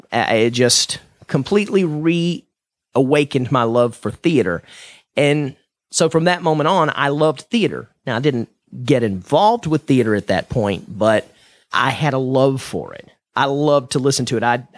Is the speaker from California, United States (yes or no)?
no; Georgia, United States; I'm from Georgia, and so it's really easy to get into that redneck stage.